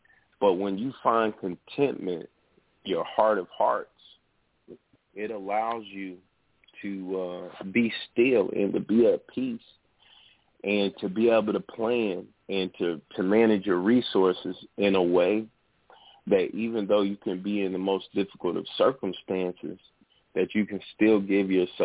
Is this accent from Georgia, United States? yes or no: no; Illinois, United States; When I got old enough to drive, my father, you know, I'm from Central Illinois, my father would send me to neighboring cities on weekends.